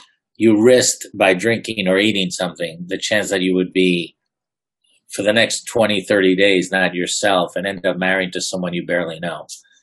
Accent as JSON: {"language": "English", "region": "Campania", "country": "Italy", "accent": "Ischia dialect", "first_language": "Ischia dialect", "second_language": "English", "said": "I spoke English is my second language. My mother, who is from Ischia, the real Nona's daughter, never spoke English when she lived here for 35 years. As ridiculous as that sounds. But so I only spoke the Ischia dialect growing until I went to school at 6."}